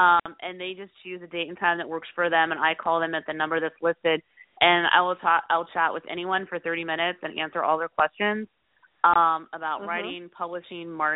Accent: Nebraska, United States; I've been an entrepreneur my whole life, and I'm from Nebraska.

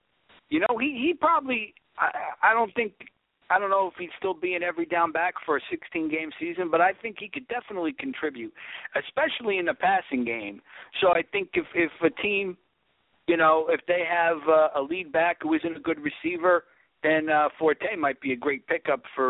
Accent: New York, United States; I'm from the New York area, and the perception of Philly in the New York area is not good.

